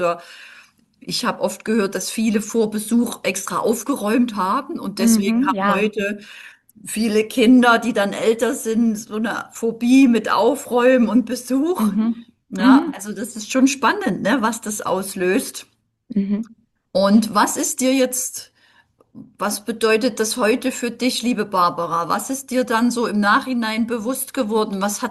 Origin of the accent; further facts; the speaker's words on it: Dresden, Saxony, Germany; Ich bin aus Dresden, ne?